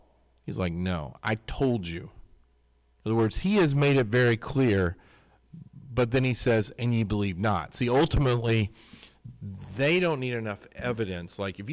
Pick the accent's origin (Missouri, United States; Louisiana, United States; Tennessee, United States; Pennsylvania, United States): Missouri, United States; I'm from Missouri. Show me. I don't even ever heard that Missouri is the show me state. That's where I'm from originally.